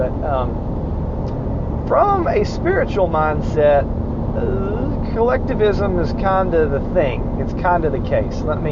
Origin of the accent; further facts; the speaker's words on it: United States; I decided I want a pizza. I'm from America. I'm going to get my pizza. God bless America.